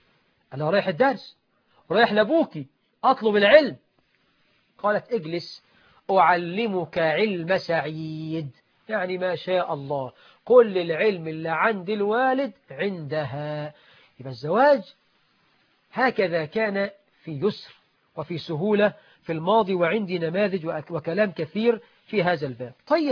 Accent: Egypt

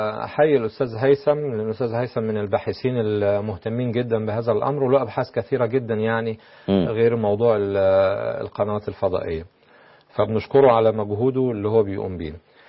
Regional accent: Egypt

